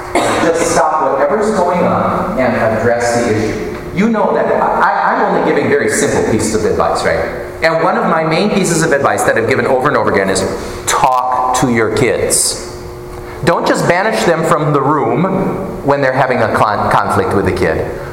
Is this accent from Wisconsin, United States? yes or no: yes; Peshtigo, Wisconsin, United States; growing up in Peshtigo, Wisconsin, let me tell you, everybody speaks English.